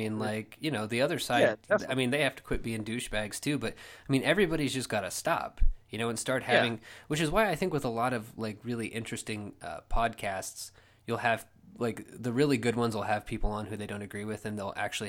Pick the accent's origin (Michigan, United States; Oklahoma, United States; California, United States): Oklahoma, United States; I'm from Oklahoma and you're from Kansas.